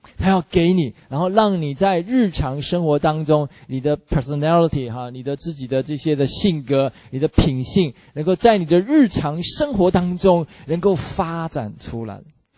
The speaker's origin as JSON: {"language": "Chinese", "country": "Taiwan", "said": "那我们台湾话叫做假崩红地多，就是吃饭皇帝大哦。"}